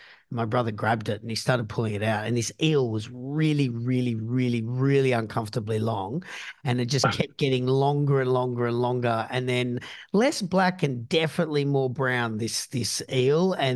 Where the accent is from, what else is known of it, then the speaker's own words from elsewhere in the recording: Sydney, New South Wales, Australia; So I grew up in Sydney, Australia. And within Sydney, there's this particular area called the Shire.